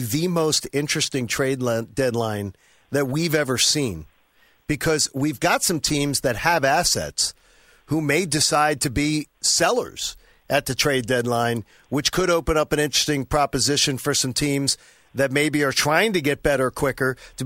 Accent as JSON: {"language": "English", "region": "Pennsylvania", "country": "United States", "tie": "born or raised there", "said": "Because of where you're located in my home state of Pennsylvania, different part of the state"}